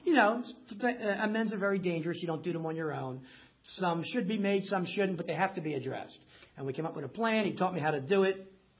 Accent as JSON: {"language": "English", "town": "Philadelphia", "region": "Pennsylvania", "country": "United States", "tie": "born or raised there", "said": "When I was growing up in Southwest Philly, my dad never sat me down and said … here's the secret to life."}